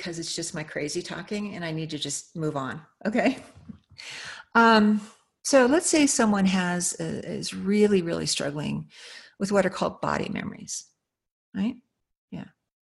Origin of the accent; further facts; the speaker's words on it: United States; I'm an American